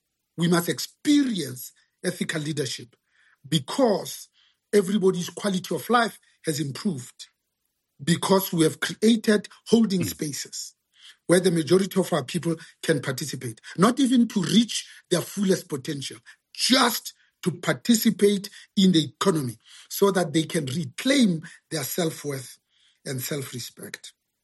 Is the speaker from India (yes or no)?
no; Katlehong, Gauteng, South Africa; So one of the things that I learned growing up in Katlehong is that I didn't even know that I was poor because all the houses looked the same.